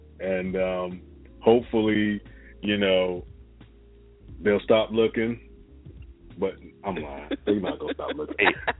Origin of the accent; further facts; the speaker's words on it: Virginia, United States; I'm originally from Virginia, so, you know, make my way back somewhere down there